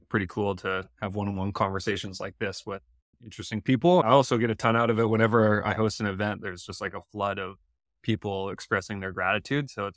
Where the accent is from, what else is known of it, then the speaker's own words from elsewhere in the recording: Vancouver, British Columbia, Canada; the kids of False Creek, where I grew up in Vancouver.